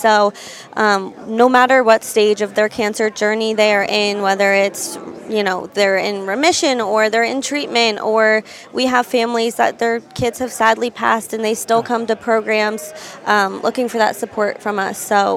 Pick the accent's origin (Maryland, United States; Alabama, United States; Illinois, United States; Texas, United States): Maryland, United States; I didn't, but I am from Maryland, but more so Howard County.